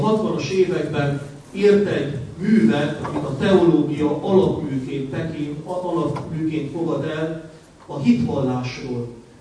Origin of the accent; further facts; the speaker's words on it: Zimandu Nou, Arad County, Romania; itt Aradon, a szülővárosomban, az imánban nevelkedtem, de itt születtem és itt is kereszteltek. Itt jártam középiskolában.